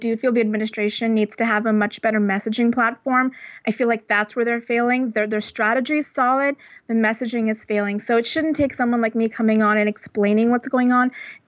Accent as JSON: {"language": "English", "country": "Afghanistan", "also_born_or_lived": "Germany", "said": "I was a refugee from Afghanistan to Germany."}